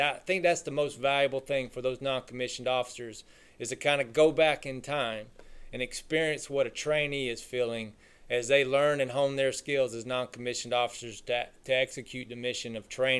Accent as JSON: {"language": "English", "region": "South Carolina", "country": "United States", "tie": "born or raised there", "said": "And what an honor it has been being back home, because South Carolina is my home state."}